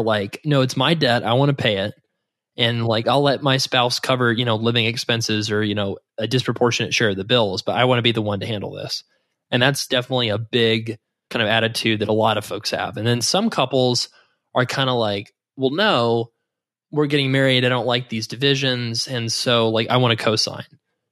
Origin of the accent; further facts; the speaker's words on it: the South, United States; Just kidding, putting it the way they might have where I grew up in the South.